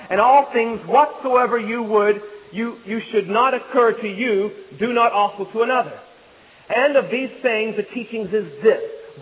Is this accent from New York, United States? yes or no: no; Texas, United States; I was raised in Texas and never heard of that.